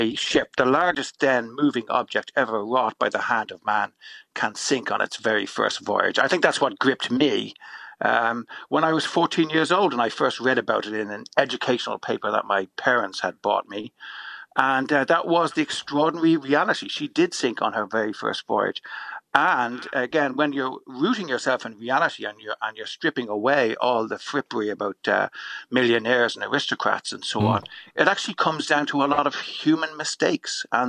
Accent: Ireland; Irish people, you know, I'm Irish myself

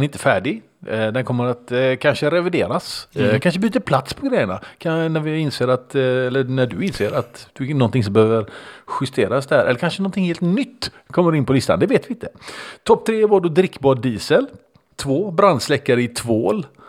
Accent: Gothenburg, Västra Götaland County, Sweden; accent: Gothenburg dialect; tycker ju själv inte att jag pratar speciellt mycket göteborgska när jag pratar. Men när jag lyssnar på mig själv så inser jag att det är svårt att missta att jag kommer från Göteborg.

